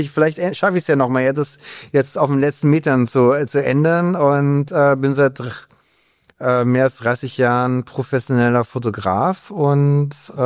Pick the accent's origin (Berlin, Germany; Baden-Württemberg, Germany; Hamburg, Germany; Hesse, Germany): Berlin, Germany; aus Berlin, gebürtiger Berliner